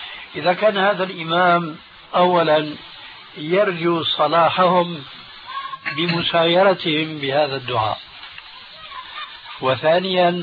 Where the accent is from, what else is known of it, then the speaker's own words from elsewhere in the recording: Syria; وكما يقولون عندنا في سوريا